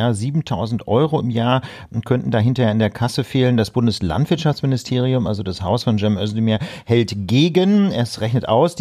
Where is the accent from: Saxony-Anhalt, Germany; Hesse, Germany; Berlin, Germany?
Berlin, Germany; Der Philipp ist Journalist, ich bin Jurist. Wir sind beide aus Berlin.